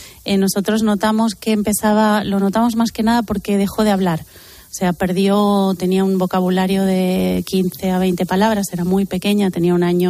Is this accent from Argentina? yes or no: yes; Argentina; now in Spain; Nosotras, tanto … como yo, somos argentinas.